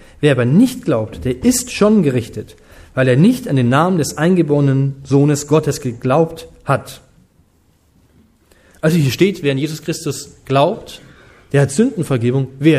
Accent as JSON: {"language": "German", "town": "Bamberg", "region": "Bavaria", "country": "Germany", "said": "ich komme ja aus einem ganz katholischen Eck, das sind ja Erzbistum bei uns in Bamberg"}